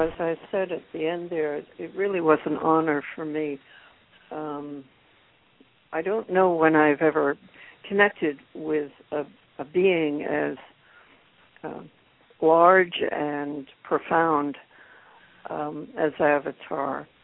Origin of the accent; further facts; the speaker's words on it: New York City, New York, United States; I grew up in New York City in what was then the largest apartment complex in the world, and we were not permitted to have animals.